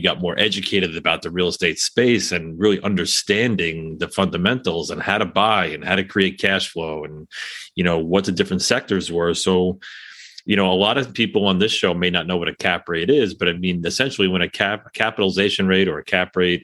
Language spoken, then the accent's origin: English; New York City, New York, United States; I'm going to admit it, right? I'm from New York City.